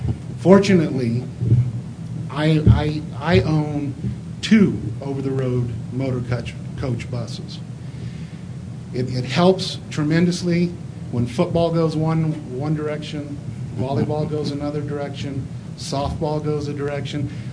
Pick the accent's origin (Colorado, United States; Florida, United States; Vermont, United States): Colorado, United States; Burlington; I come from Burlington RE6J. I didn't bring a map, but if you were to jump on I-70 and head east before you hit the beautiful sign that says Leaving Colorful Colorado, you would see Burlington.